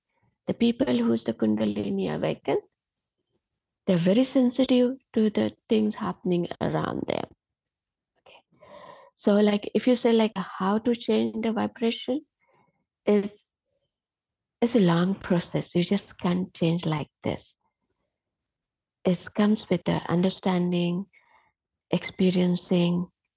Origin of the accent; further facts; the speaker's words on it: India; English is a second language; being an Indian woman who comes from the rural area and achieving so much.